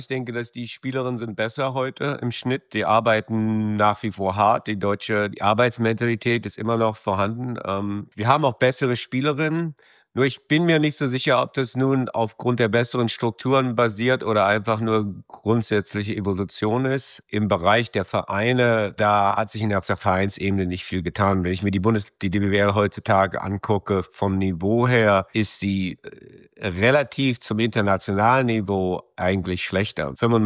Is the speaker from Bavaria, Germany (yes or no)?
no; Berlin, Germany; 98 in Berlin, aufgewachsen in Berlin, natürlich alles wunderschön, meine Familie ist noch